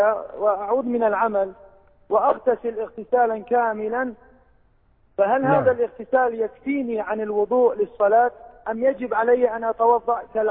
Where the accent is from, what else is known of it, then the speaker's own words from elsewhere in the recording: Iraq; نحن عندنا في العراق الناس يتعاملون بالدينار العراقي